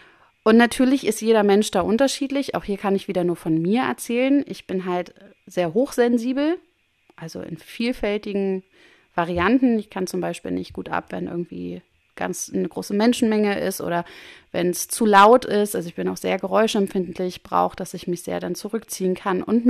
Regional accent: Berlin, Germany; Leipzig nicht weit weg von Berlin, wo ich herkomme

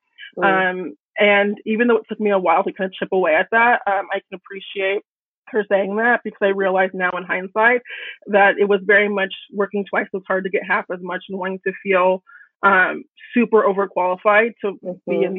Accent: Oklahoma, United States; But growing up in Oklahoma, I always had an interest in like fashion and beauty

